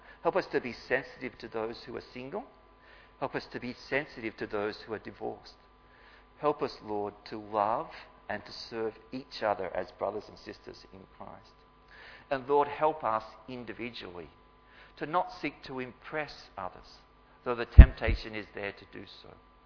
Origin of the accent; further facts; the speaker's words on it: Beresfield, New South Wales, Australia; And I'm from Beresfield, and Beresfield boys are not meant to cry